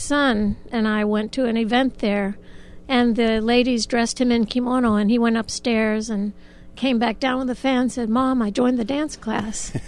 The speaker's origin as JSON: {"language": "English", "region": "Virginia", "country": "United States", "tie": "born or raised there", "also_born_or_lived": "Giessen, Germany", "lives_now": "New York City, United States", "said": "And I grew up on the shore of Virginia and the coast of Virginia, and then migrated up the coast to New York City."}